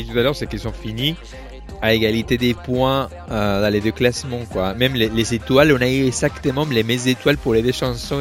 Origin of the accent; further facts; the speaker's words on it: France; Même si je suis français, je vais être avec la France aussi